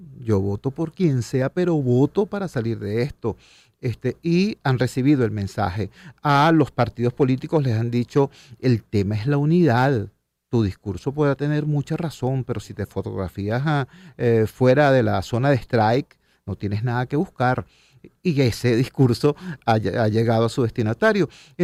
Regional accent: Venezuela; como padre de familia, como ciudadano, como venezolano

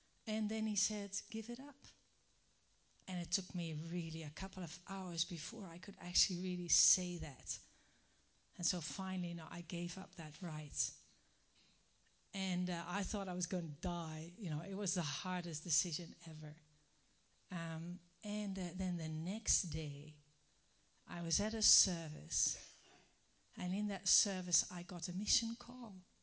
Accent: Netherlands; this is my husband, Willem, and I come from Holland, and it's really nice to meet you

